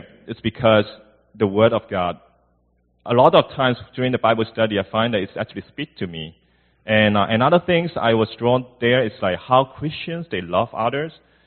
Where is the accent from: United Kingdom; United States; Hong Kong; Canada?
Hong Kong; also born or lived in China; So I was made in China, and then I moved to Hong Kong. So I grew up in Hong Kong. I grew up in an atheist family